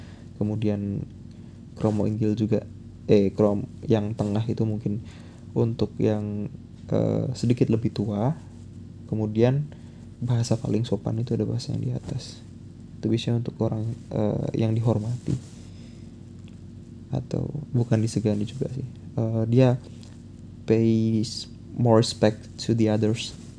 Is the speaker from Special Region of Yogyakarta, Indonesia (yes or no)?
yes; Yogyakarta, Special Region of Yogyakarta, Indonesia; terutama aku aslinya dari Jogja